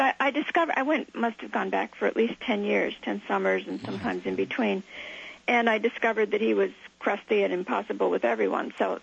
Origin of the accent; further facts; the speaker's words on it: United States; I am an American. I am a woman.